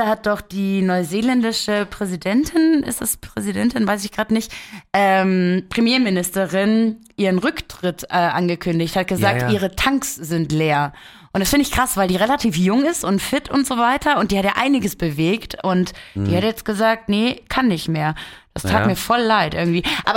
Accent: Berlin, Germany; now in Munich, Germany; ich komme aus Berlin.

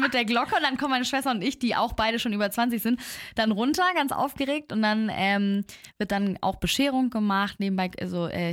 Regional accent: Niendorf, Hamburg, Germany; weil ich komme ja aus Niendorf

